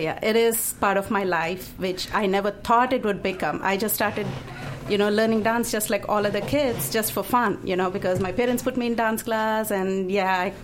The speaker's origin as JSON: {"language": "English", "country": "India", "tie": "born or raised there", "said": "I was raised in India."}